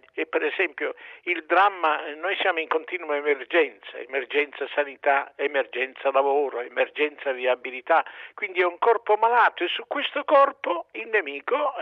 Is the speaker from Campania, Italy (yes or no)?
no; Calabria, Italy; non possiamo più tollerare come calabresi